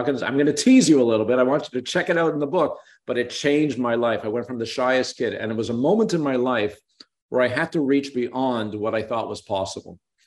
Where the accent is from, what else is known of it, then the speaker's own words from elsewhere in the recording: Canada; I'm Canadian.